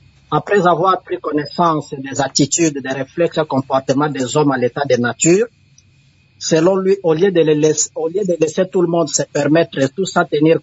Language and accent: French; DR Congo